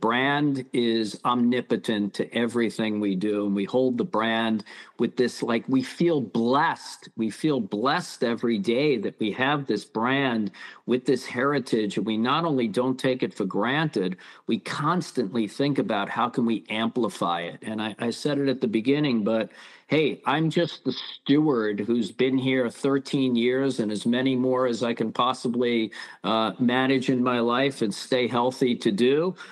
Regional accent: New York, United States; I'm a New Yorker. Most people walk east-west in Soho, not north-south.

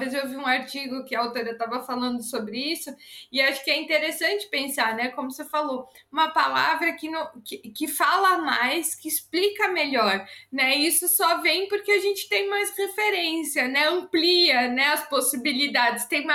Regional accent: São Paulo, Brazil; moved away as an adult; also born or lived in Curitiba; Ah, o meu sotaque já é muito misturado, né? Eu sou de São Paulo, nasci em São Paulo, mas eu tenho família no interior, em vários interiores de São Paulo. E aí, depois, quando eu tava com 20 e poucos anos, eu mudei para Curitiba, onde eu fiquei 6 anos.

